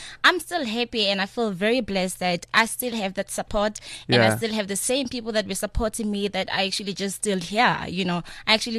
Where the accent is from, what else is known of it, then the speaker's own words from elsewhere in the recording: Odendaalsrus, Free State, South Africa; I was born and raised in Free State, in a very small town in Free State called Odendaals Vrees.